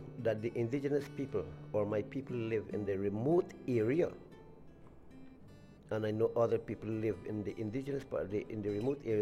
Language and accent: English; Guyana; I am from South America, Guyana. And I represent the Makushi and Wapishana nations or tribe.